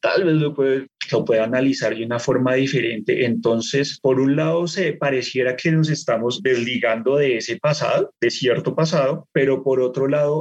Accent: Colombia; Como historiador, pensaría que es difícil reconocerlo uno porque soy ciudadano colombiano

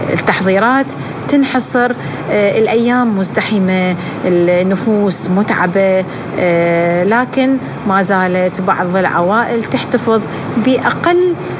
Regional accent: Iraq; أو ما نسميه عندنا بالعراق بالعيد الكبير

